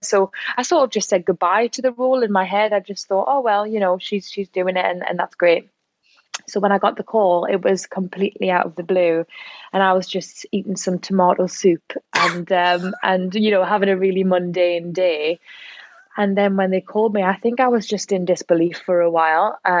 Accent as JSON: {"language": "English", "town": "Newcastle upon Tyne", "region": "North East England", "country": "United Kingdom", "said": "because I'm from Newcastle, I think, you know, the accent's a little bit different."}